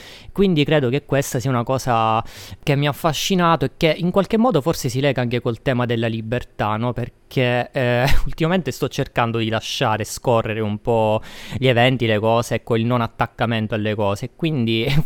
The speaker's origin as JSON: {"language": "Italian", "town": "Catania", "region": "Sicily", "country": "Italy", "said": "Sì, vengo da Catania"}